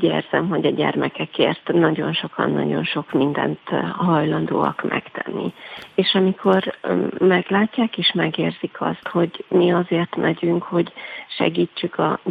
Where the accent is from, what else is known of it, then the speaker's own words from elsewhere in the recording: Zakarpattia Oblast, Ukraine; ott, ahol élek, ahol felnőttem, Kárpátalja az én otthonom